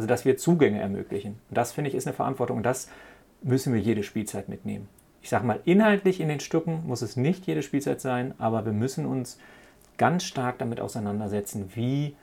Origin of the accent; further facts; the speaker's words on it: North Rhine-Westphalia, Germany; also born or lived in Darmstadt; bin in Darmstadt, ich komme eigentlich aus dem Ruhrgebiet, bin in Darmstadt gelandet